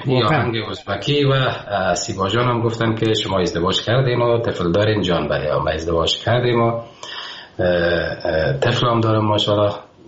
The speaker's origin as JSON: {"language": "Persian", "country": "Afghanistan", "said": "بخصوص که افغانستان نازنینم که من خاک خاک وطنم مثل زر است برای من، بسیار زیاد دوستش دارم."}